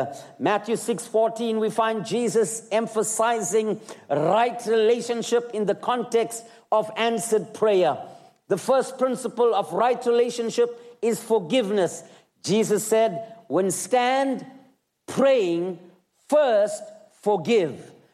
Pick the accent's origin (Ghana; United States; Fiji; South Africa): South Africa; I want you to know today that I am South African. I am African and I am patriotic to the nation that I live in.